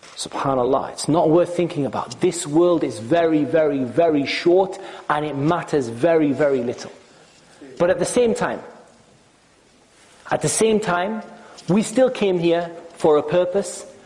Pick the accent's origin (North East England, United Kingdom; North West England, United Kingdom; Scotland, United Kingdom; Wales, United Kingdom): North East England, United Kingdom; Newcastle upon Tyne; I come from Newcastle upon Tyne, and there wasn't a very large Muslim community